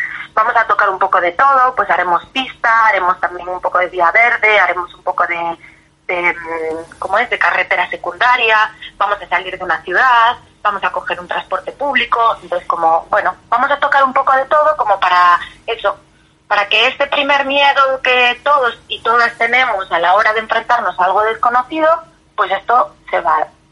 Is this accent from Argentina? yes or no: no; Galicia, Spain; en mi caso, que yo soy de Galicia y el viaje va a estar planteado en Galicia